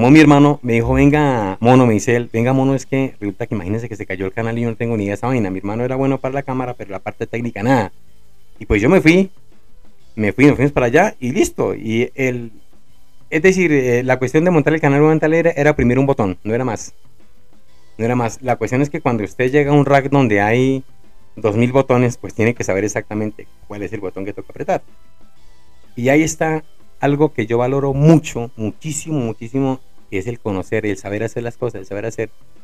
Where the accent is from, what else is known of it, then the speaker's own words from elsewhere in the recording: Zipaquirá, Cundinamarca, Colombia; yo soy de aquí de Zipaquirá, soy un pequeño, tengo 54 años, siempre vivo aquí en Zipaquirá, pues mi juventud la pasé en el sector del barrio La Concepción, una familia sencilla